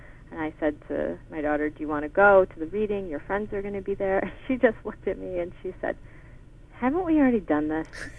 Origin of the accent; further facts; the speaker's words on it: Delaware, United States; I grew up in Delaware, and we would go to Philadelphia all the time because there's not that much to do in Delaware.